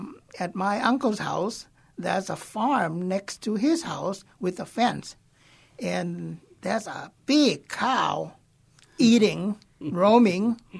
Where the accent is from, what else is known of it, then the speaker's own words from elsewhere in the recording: Thailand; English is a second language; now in United States; when you were young as a kid that's growing up in Thailand, of course, you've seen a lot of great things about U.S. of A's.